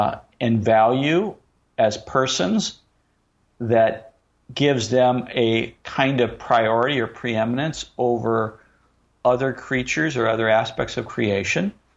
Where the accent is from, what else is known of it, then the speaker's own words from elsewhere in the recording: St. Louis, Missouri, United States; not trying to diss the Giants, but I am from St. Louis, so the Rome of the West.